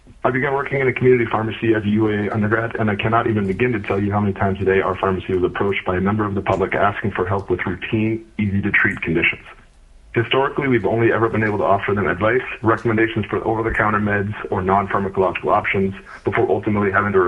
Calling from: Anchorage, Alaska, United States; I'm calling from Anchorage.

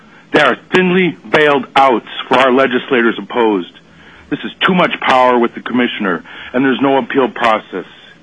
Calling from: Utqiagvik, Alaska, United States; and I'm from Barrow

